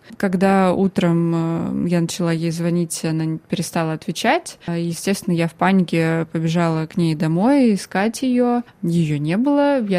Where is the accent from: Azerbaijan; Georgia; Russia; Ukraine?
Ukraine; Russian is a second language; Все-таки даже если я говорю по-русски, наверное, слышно, что я украинка, а не русская.